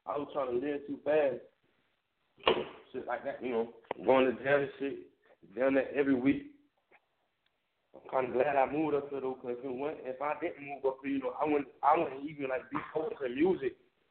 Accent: Tampa, Florida, United States; now in Atlanta, United States; I said born and raised. I'm in Atlanta right now, you know. I'm in the A right now. Born and raised in Tampa, Florida.

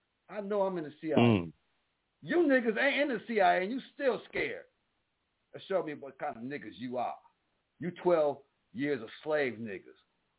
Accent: Buffalo, New York, United States; I'm from Buffalo. Love Buffalo.

